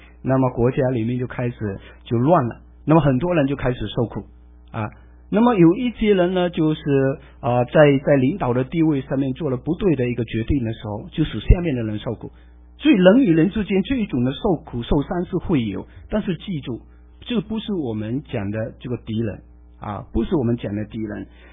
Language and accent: Chinese; United States; 他的 Wesley 跟我们美国人认识的这个 Wesley 不大一样